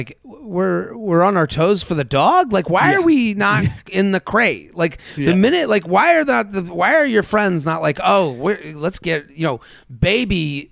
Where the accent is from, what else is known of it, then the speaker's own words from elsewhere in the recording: Boston, Massachusetts, United States; because we are transplants. We're here from Boston.